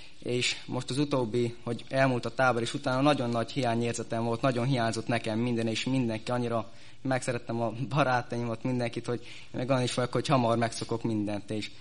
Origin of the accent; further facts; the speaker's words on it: Gálospetri, Szabolcs-Szatmár-Bereg, Hungary; Én Gálos Petriből jöttem … 18 évesok